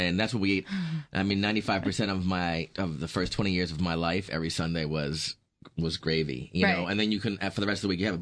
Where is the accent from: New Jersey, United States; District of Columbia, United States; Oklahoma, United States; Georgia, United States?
New Jersey, United States; but we never called that when I was growing up in Jersey.